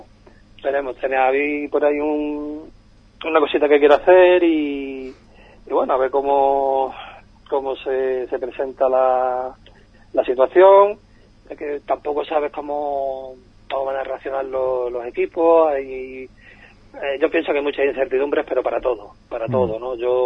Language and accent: Spanish; Encinasola, Andalusia, Spain; yo fui presidente de un club de aquí de mi pueblo, de Encinasola